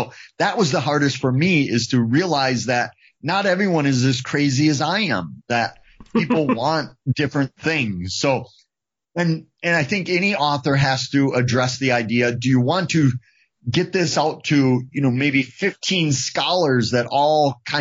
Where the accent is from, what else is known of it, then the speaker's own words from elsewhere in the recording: Eau Claire, Wisconsin, United States; So I put the one from my hometown of Eau Claire, the one that always intrigued me